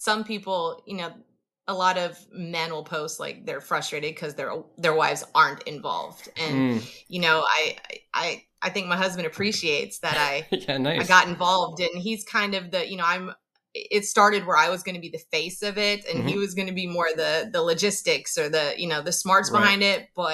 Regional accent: Wisconsin, United States; So from a very young age, I grew up in Wisconsin.

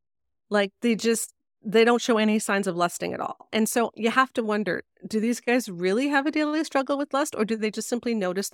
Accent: Canada; But like, yeah, no, like, okay, Ryan, I'm Canadian.

